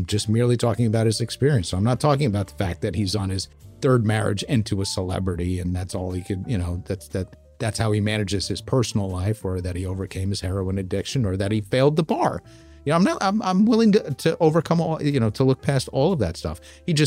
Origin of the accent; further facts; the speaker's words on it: New York, United States; I want, as a New Yorker, to give him as much support as possible